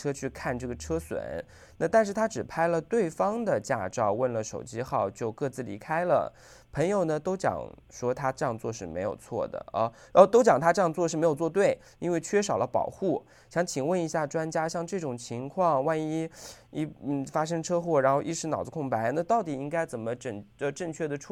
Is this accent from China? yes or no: yes; China; 因为我是大陆来嘛，就蛮像国内的